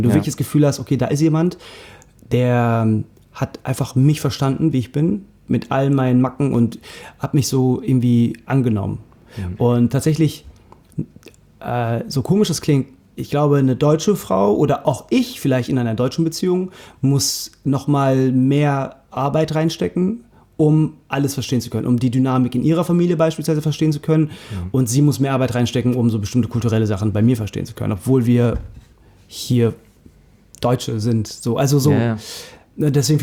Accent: Germany; irgendwie dass wir Deutsche sind, also von mir aus Türkodeutsch, aber ich bin halt eigentlich mehr Deutscher als Türke.

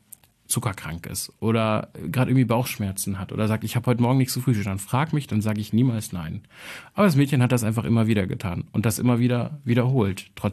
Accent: Kosovo; ich als Kosovare, der jetzt irgendwie sich nicht als besonders nationalstolz, sondern eher als tolerant bezeichnen würde

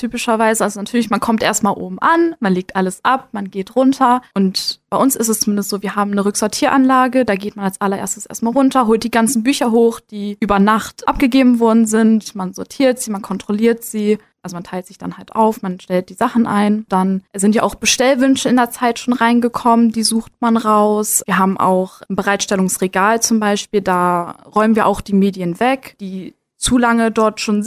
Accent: Brandenburg, Germany; Ich komme tatsächlich auch nicht aus Berlin, ich komme eigentlich auch aus Brandenburg.

